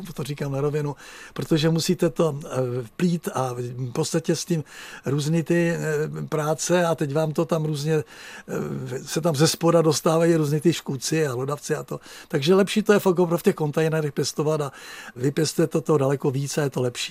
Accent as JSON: {"language": "Czech", "region": "Moravia", "country": "Czechia", "moved": "yes", "lives_now": "Prague, Czechia", "said": "jako Moravák, já pocházím z hranic na Moravě"}